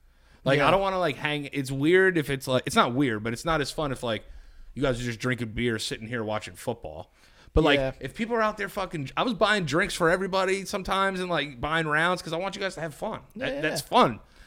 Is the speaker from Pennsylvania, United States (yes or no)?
no; New York, United States; Like a part of me was like, we're from New York.